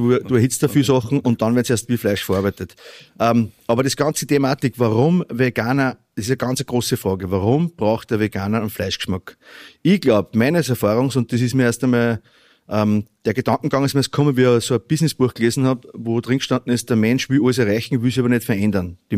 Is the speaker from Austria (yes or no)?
yes; Upper Austria, Austria; Weißt du, ist das in ganz Österreich so oder ist das nur bei uns in Oberösterreich, ja, bei den Bandschuhen und so?